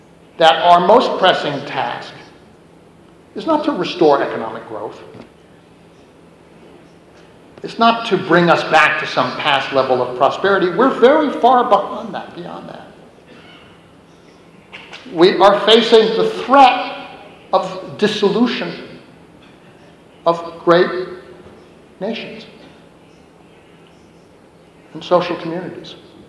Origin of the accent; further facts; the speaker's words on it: United States; but also as an American, I should say, on a transatlantic basis